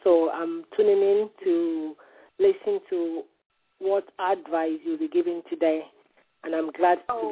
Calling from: London, United Kingdom; Yeah, I'm calling from London.

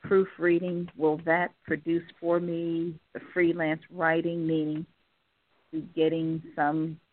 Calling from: Ohio, United States; I'm calling from Ohio.

